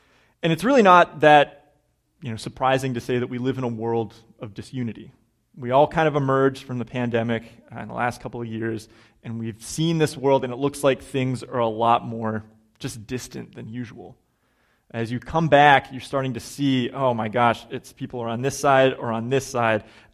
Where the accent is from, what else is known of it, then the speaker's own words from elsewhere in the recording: Pittsburgh, Pennsylvania, United States; now in Somerville, United States; I'm from Pittsburgh. Molly is from Atlanta, and both of our kids are from Boston